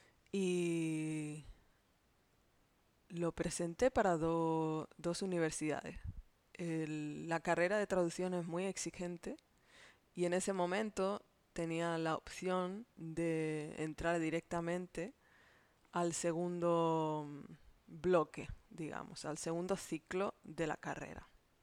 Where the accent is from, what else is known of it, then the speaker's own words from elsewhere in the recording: Madrid, Community of Madrid, Spain; born there; Yo nací en Madrid, en un barrio que se llama Vallecas, y tengo raíces extremeñas que son del sur de la península española.